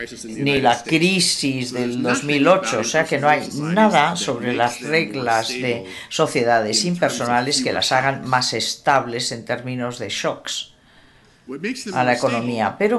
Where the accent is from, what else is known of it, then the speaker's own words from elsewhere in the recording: United States; Yo crecí en los Estados Unidos y es difícil para mí imaginar encontrarme en un sitio como Siria.